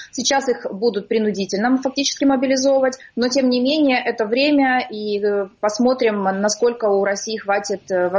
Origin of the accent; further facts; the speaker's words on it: Luhansk Oblast, Ukraine; я выходец из Луганской области